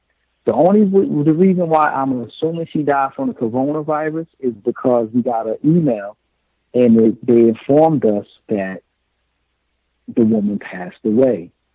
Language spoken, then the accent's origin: English; Newark, New Jersey, United States; I'm from an urban area in New Jersey, I'm from Newark, New Jersey